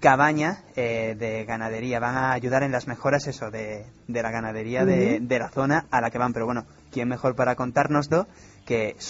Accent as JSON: {"language": "Spanish", "town": "Málaga", "region": "Andalusia", "country": "Spain", "said": "soy de Málaga"}